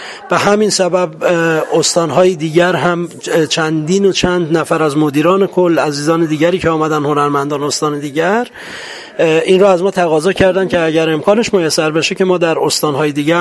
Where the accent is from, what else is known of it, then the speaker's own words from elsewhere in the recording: Iran; شاید ما به عنوان یک ایرانی، یک حس ناسیونالیستی، یک حس اعتقادی، تعلقات خاطرمون به یک سرزمینی به نام ایرانه